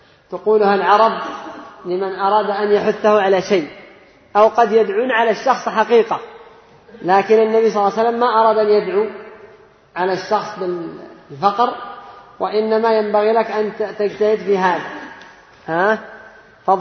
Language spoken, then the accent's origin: Arabic; Yemen; عندنا في اليمن